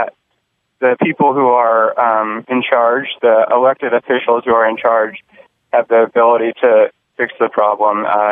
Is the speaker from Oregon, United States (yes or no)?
yes; Portland, Oregon, United States; I'm from Portland. I'm a lifelong Portland resident, and I've seen firsthand the problem kind of get out of control up here.